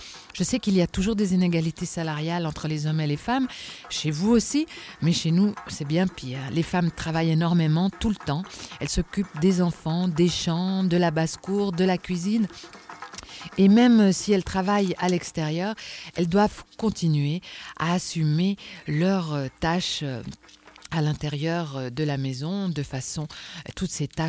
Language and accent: French; Burkina Faso; now in Switzerland; La Suisse, c'est très vert, c'est très beau, mais chez nous, au Burkina, c'est le désert qui avance de jour en jour.